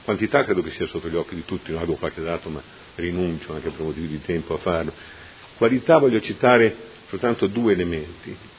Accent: Nonantola, Emilia-Romagna, Italy; io sono di Nonantola, quindi non sono modenese

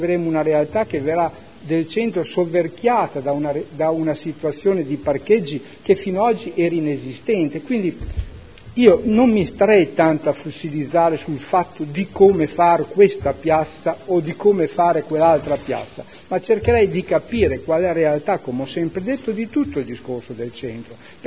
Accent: Modena, Emilia-Romagna, Italy; Io sinceramente come modenese

